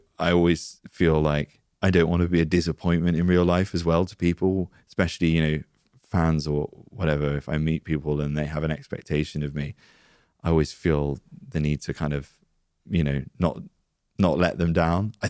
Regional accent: United Kingdom; We're British, and I'm like, oh no.

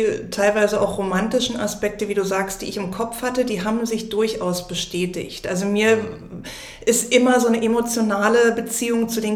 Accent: Berlin, Germany; born there; ich bin geborene Berlinerin

